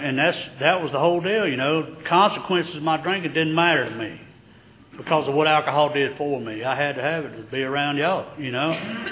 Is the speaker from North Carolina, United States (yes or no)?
yes; Charlotte, North Carolina, United States; And where I grew up in Charlotte, it was easy to get something to drink. I grew up by some railroad tracks near downtown Charlotte.